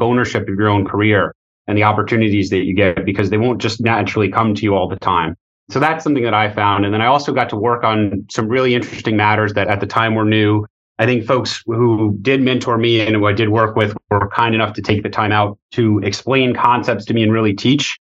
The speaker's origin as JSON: {"language": "English", "region": "New York", "country": "United States", "tie": "born or raised there", "said": "First and foremost, I grew up in New York. I'm a Long Islander, born there, raised there, went to school upstate for undergrad, and then law school at Fordham. I currently live on Long Island today"}